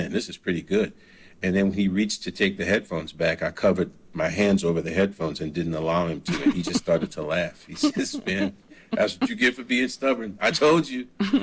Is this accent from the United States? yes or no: yes; New Orleans, Louisiana, United States; I grew up in New Orleans and grew up singing songs and clanging pencils on a fence